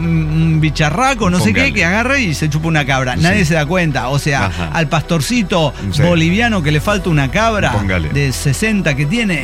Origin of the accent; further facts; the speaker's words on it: Ensenada, Baja California, Mexico; Yo si soy de Ensenada, me voy a conocer otros paisajes.